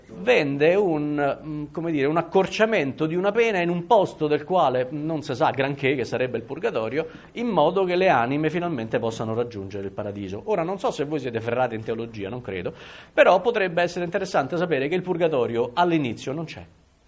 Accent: Rome, Lazio, Italy; E io li posso capire in quanto romano

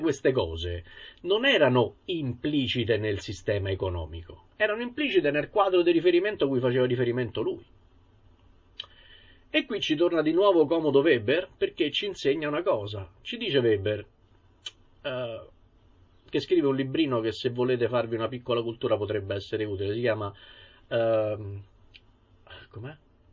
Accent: Rome, Lazio, Italy; E questo mi chiama chiaramente in causa, essendo romano.

